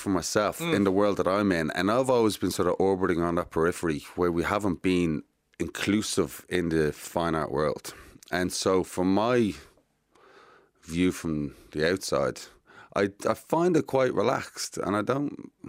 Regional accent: Ireland; I'm Irish.

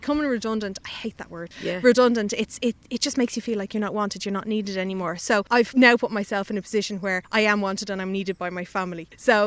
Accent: Malahide, Leinster, Ireland; now in Balbriggan, Ireland; I grew up in Malahide and yeah. contrary to popular belief, we grew our own food where I grew up.

